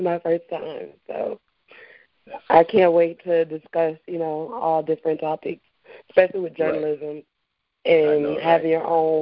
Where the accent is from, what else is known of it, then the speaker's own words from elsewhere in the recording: Tallahassee, Florida, United States; I'm 29 years old, born and raised in Tallahassee.